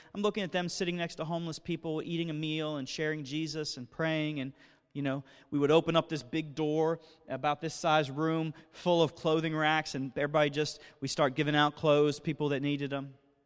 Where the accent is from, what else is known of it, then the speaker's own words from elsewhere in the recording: Cincinnati, Ohio, United States; when I'm driving in the Midwest where we're from Cincinnati, Ohio, home of the Cincinnati Reds and 1975 World Series champions over the Red Sox. And we're from the Midwest.